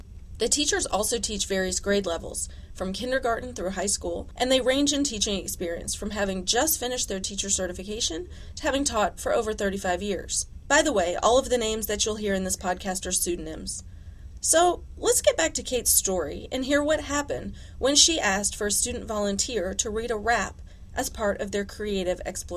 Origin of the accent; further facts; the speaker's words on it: North Carolina, United States; now in Baltimore, United States; And I've worked and lived in Baltimore since 2006. I grew up in North Carolina